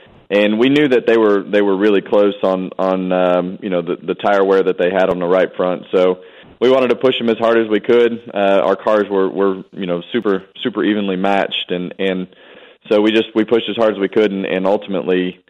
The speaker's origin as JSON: {"language": "English", "town": "Bakersfield", "region": "California", "country": "United States", "tie": "born or raised there", "said": "I grew up in Bakersfield, California, a huge Rick Mears fan, wanting to race in the Indy 500."}